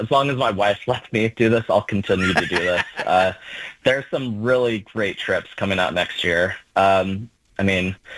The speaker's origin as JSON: {"language": "English", "town": "Albany", "region": "Oregon", "country": "United States", "tie": "born or raised there", "said": "So I grew up in Albany. Everyone asks, why am I a Duck fan, not an Oregon State fan?"}